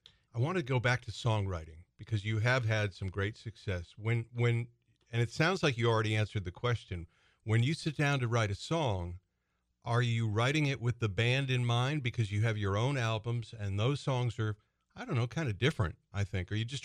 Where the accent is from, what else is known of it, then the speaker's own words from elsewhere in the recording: Boston, Massachusetts, United States; I worked there back in the day. I'm from Boston.